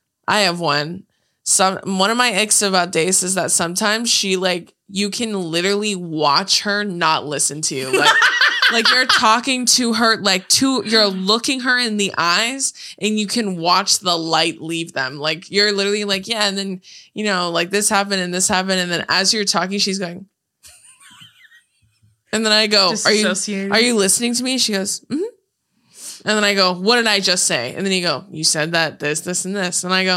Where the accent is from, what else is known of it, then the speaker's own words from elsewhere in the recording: New York City, New York, United States; Because I'm from Queens.